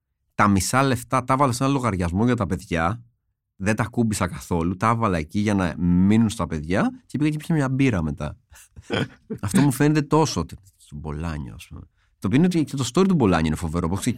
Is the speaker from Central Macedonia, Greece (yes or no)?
yes; Veria, Central Macedonia, Greece; έχω την πατρίδα μου, τη Βέρεια, που είναι πολύ μέσα μου.